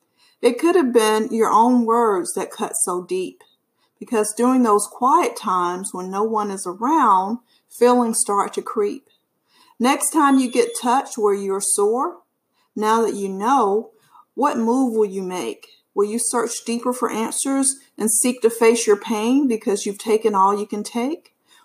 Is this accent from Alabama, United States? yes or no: yes; Alabama, United States; now in Houston, United States; I live in the Houston area. I'm originally from Alabama, a country girl at heart.